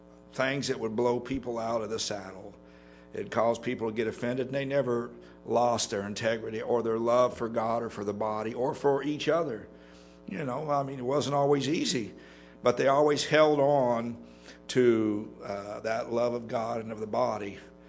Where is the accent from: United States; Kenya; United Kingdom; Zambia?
United States; California; moved away as an adult; My wife and I, we both kind of grew up in California. And so when we moved from California to Texas, we learned some things that we weren't used to.